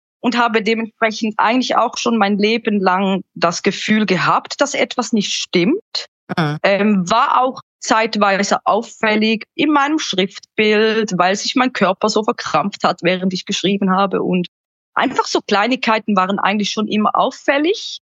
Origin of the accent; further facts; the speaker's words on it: Switzerland; Ich komme aus der Schweiz, bin 40 Jahre alt